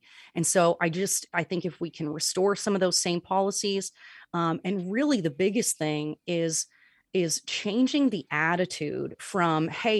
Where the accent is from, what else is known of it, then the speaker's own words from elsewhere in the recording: Vermont, United States; growing up in Vermont, I learned right away as a child to be a good steward of my environment.